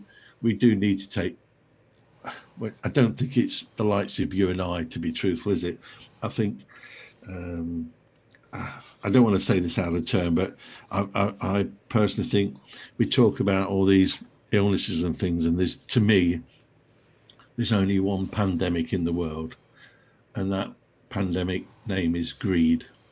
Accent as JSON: {"language": "English", "town": "Leicester", "region": "East Midlands", "country": "United Kingdom", "tie": "born there", "said": "I was born in Leicester, but my mum came from Nottingham, you know, from Robin Hood land"}